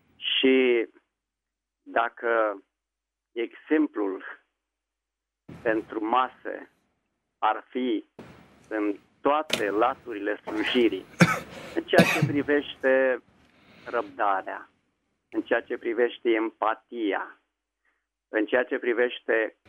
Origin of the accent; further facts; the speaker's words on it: Vulcana-Băi, Dâmbovița, Romania; sunt din Vulcana Băi Dâmbovița